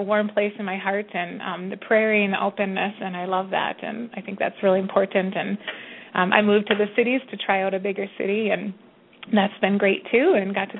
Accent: Bismarck, North Dakota, United States; also born or lived in Grand Forks / Minneapolis; I lived in Minneapolis for about the last 6 years since my undergrad, and I grew up in Bismarck, North Dakota, mostly. And then I ended high school. We moved to Grand Forks, North Dakota

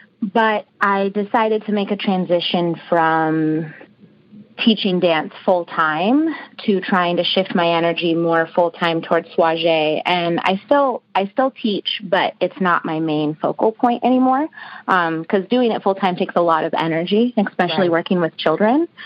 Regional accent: Oregon, United States; now in Los Angeles, United States; No, I'm not. I'm from Oregon originally. And then I moved out to California 6 years ago, to San Diego first. And in the last 5 years, I've been in LA.

